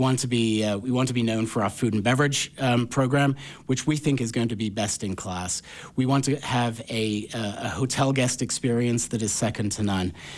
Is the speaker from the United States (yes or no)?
no; Cayman Islands; also born or lived in Bahamas / England; I was born in the Bahamas, of all places, and then before I was one, I moved to the Cayman Islands. And I think that's probably where hospitality dug its fingers into me.